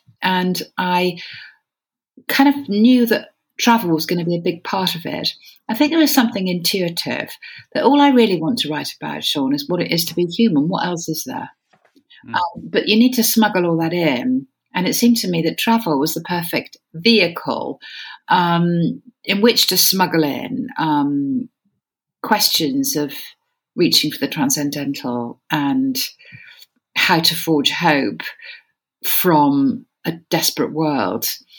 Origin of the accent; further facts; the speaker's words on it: England, United Kingdom; coming from England, as I do, being very English, as I regrettably am